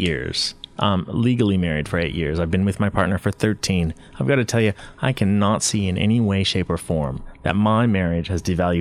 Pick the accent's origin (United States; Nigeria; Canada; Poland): Canada; And I grew up in the Bible Belt of Canada, so I know exactly what that is like.